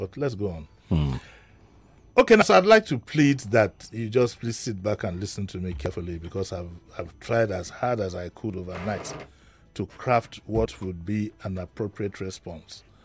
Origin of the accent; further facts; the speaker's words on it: Nigeria; At 67... yesterday was the most embarrassing moment I faced as a Nigerian, as an adult.